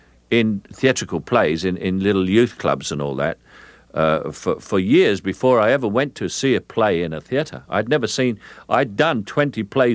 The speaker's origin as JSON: {"language": "English", "region": "England", "country": "United Kingdom", "tie": "born or raised there"}